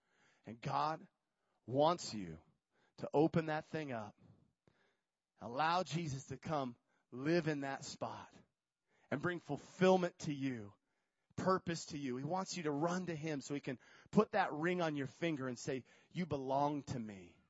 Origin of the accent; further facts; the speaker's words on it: Nikiski, Alaska, United States; I came from Nikiski with nothing. Barely could read.